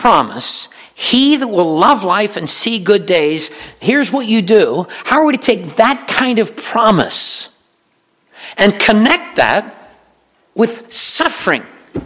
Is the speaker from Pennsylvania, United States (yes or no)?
yes; Pennsylvania, United States; I was raised in Pennsylvania. I never heard about blessing someone out. But when I came to Virginia, I found out that that means kind of cursing.